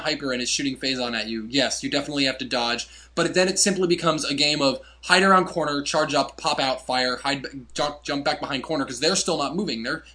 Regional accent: New Jersey, United States; I played Rutgers because I'm from New Jersey.

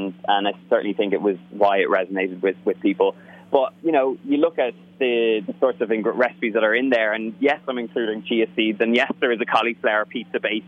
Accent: Ireland; as an Irish person, you instantly cringe when you hear those words

